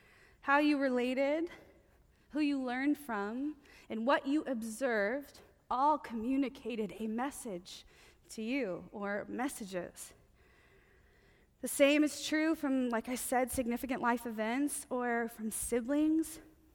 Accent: Fort Worth, Texas, United States; born there; I was born in Fort Worth, Texas.

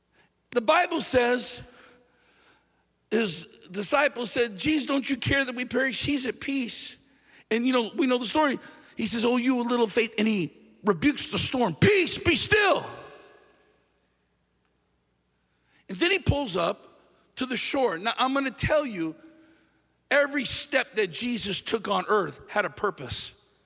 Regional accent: Los Angeles, California, United States; I grew up in Los Angeles. I grew up in the heart of Los Angeles.

